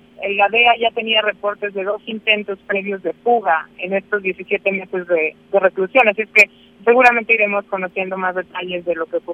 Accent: Mexico; Nosotros en México, como mexicanos, queremos pensar

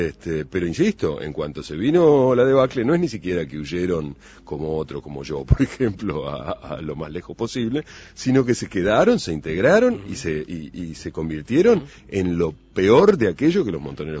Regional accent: Argentina; also born or lived in France; porque ahora soy muy argentino. Digo, me encanta ir a otros lugares, pero vivo en la Argentina y no me siento partido por eso.

